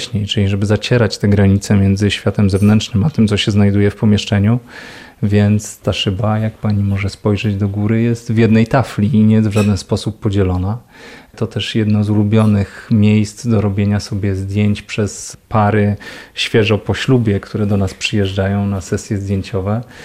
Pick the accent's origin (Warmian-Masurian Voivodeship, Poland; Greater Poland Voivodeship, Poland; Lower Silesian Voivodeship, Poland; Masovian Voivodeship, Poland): Lower Silesian Voivodeship, Poland; Polanica-Zdrój; wychowywałem się w takim uzdrowisku w Kotlinie Kłodzkiej w Polanicy, więc zawsze to były małe miejscowości, ale wielka miłość do tego miejsca i sentyment spowodowały, że tu wróciłem